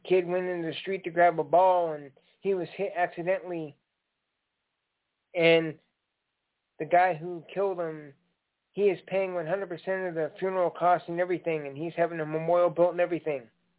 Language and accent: English; Mexico; I know I'm from Mexico, but don't worry.